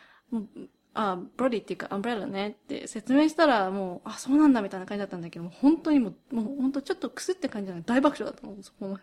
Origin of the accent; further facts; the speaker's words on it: United Kingdom; やっぱりこうやってずっとイギリスで育ってきて、自分もやっぱり 自分の育ってきた環境が全てだってやっぱり思ってるところあるから